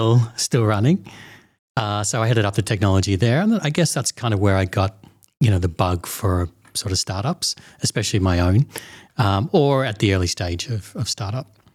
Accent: Australia; moved away; I'm an Aussie, so I'm going to try and speak sensibly. I should have started off with g'day, just to get all rolling. I've been in the region 17 years, moved from Australia 2008.

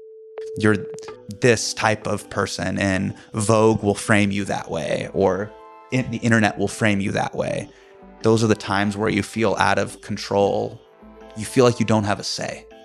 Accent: Davis, California, United States; also born or lived in Sacramento; So there's times where like everybody knows me. I grew up in Davis. I grew up in Sacramento. Everybody knows me as just like the skinny, Desi kid from the Masjid, right?

